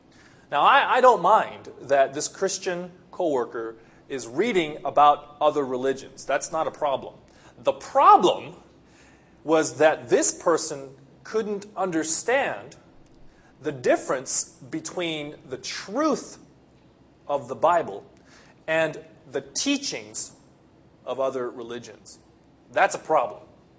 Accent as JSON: {"language": "English", "town": "Los Angeles", "region": "California", "country": "United States", "lives_now": "Japan", "said": "I come from Los Angeles, as many of you know, and if you've been to Los Angeles, they're not beautiful."}